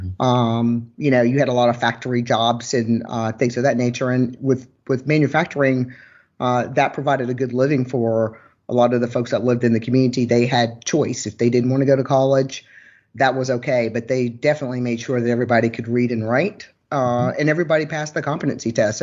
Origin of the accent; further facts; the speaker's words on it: Newton, United States; I grew up in Newton, as they would say, Newton. And which is the county seat.